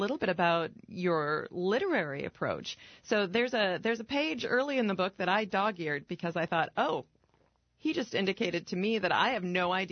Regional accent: Cedar Falls, Iowa, United States; I grew up in Cedar Falls.

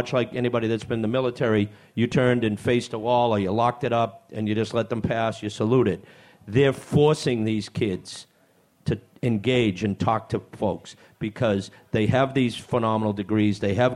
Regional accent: Boston, Massachusetts, United States; I grew up in Roxbury, section of Boston. So when I was a kid, Roxbury was about 95% African-American. I was one of the 5%, if you didn't see.

